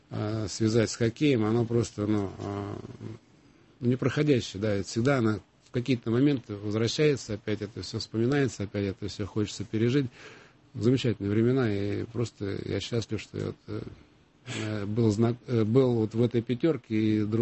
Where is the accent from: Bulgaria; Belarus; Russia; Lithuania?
Russia; Moscow; Я родился в Москве, в Бескудниково, в общем, в рабочем поселке, как они раньше назывались, в бараке.